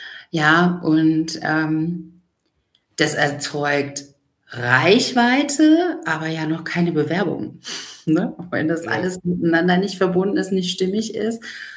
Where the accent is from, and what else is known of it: Munich, Bavaria, Germany; born or raised there; also born or lived in Diez, Germany